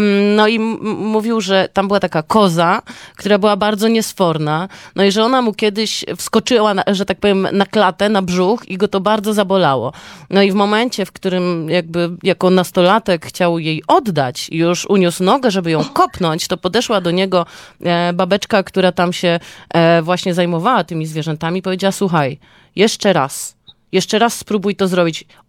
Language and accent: Polish; Gliwice, Silesian Voivodeship, Poland; Ja z kolei wychowałam się w mieście średniej wielkości, ponieważ w Gliwicach na Śląsku i mieszkałam koło rynku